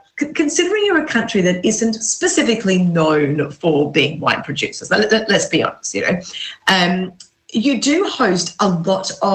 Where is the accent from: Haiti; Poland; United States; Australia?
Australia; being Australian